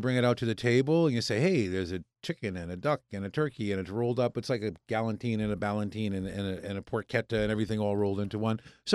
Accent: New Haven, Connecticut, United States; Although, I have to say, growing up in New Haven

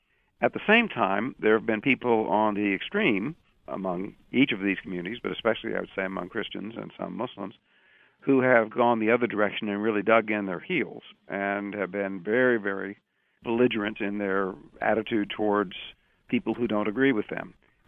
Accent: Tulsa, Oklahoma, United States; I mean, I grew up in Tulsa, and I was born and raised there.

